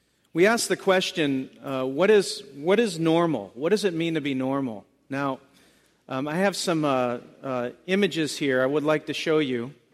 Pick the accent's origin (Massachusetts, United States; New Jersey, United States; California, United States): Massachusetts, United States; Boston; But for the most part, we're from Boston in this area, and we have a certain way of looking at the world